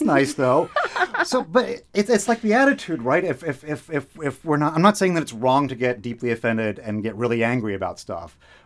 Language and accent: English; Boston, Massachusetts, United States; born there; because I was born in Boston.